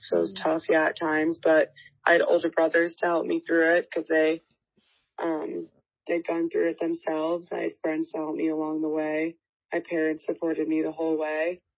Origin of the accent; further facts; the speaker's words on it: Minnesota, United States; Obviously, yeah, growing up in Minnesota, surrounded by everything hockey